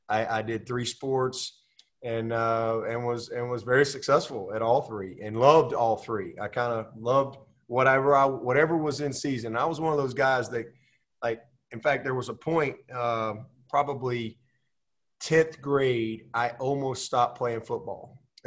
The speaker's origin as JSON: {"language": "English", "town": "Pelham", "region": "Alabama", "country": "United States", "tie": "born or raised there", "also_born_or_lived": "Birmingham", "said": "Well, I grew up in Pelham, Alabama. So, you know, I consider myself blessed because I was raised in one town. I mean, I was born in Birmingham"}